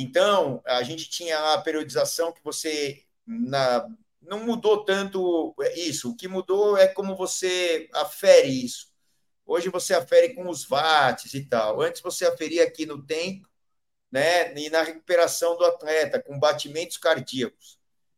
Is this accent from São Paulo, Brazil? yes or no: no; Barbacena, Minas Gerais, Brazil; quando eu competia lá, quando era pequeno lá em Barbacena, isso nos anos 80, 90.